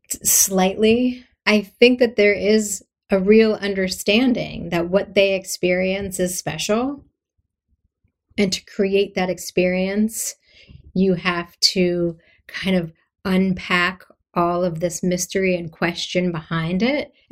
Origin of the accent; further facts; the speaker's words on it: Philadelphia, Pennsylvania, United States; I'm from Philadelphia. I have no right making a film about Canada.